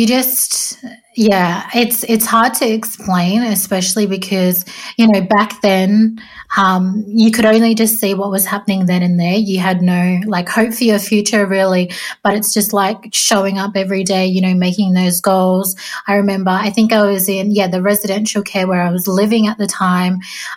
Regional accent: New South Wales, Australia; proud Jarrawal Waka Waka and Willy Willy woman from southeast Queensland, and I grew up in Western Sydney down on Dari country.

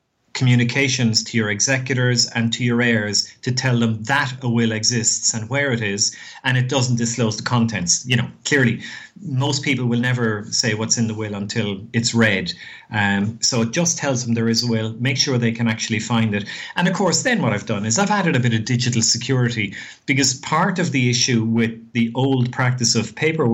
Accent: Ireland; now in Australia; We're, as you can gather from the accent, we're Irish living in Australia.

